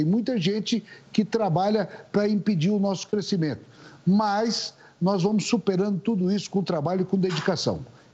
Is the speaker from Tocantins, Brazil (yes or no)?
yes; Tocantins, Brazil; eu participava de uma colheita do milho safrinha, lá no meu estado, no Tocantins